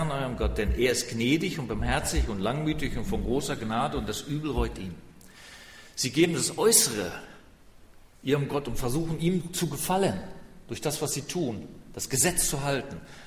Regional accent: Germany; Ich sage, ich komme aus Deutschland.

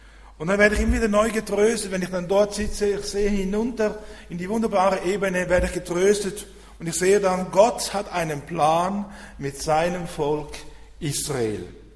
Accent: Switzerland; ich habe immer meinen Slang mit dabei. Ich komme aus der Schweiz, kann das nicht verleugnen. So bin ich in Deutschland unterwegs

